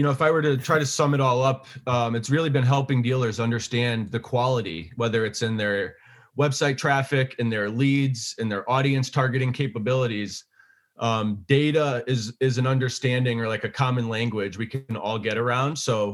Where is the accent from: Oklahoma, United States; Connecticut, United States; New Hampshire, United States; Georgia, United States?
Connecticut, United States; Burlington; moved away as an adult; now in Vermont, United States; Born and raised in Burlington, Connecticut, small little town, 20 minutes west of Hartford. And then, you know, after growing up, I ironically moved up to Burlington, Vermont. So I've been living in Vermont now for about 15 years.